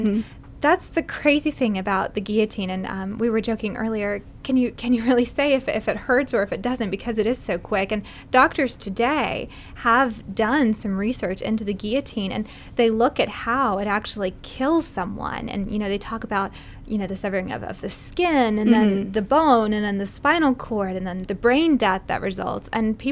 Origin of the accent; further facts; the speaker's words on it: the South, United States; English is a second language; I'm from the South